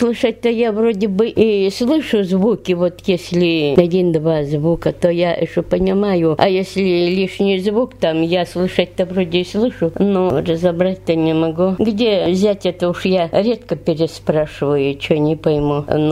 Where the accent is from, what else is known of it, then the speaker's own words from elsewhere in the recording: Ushma, Russia; Родилась я в Ушиме. Там 70 лет прожила в Ушемском районе. На Большом острове.